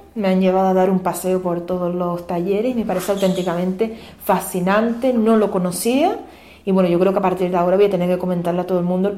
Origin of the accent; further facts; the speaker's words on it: Madrid, Community of Madrid, Spain; De Madrid.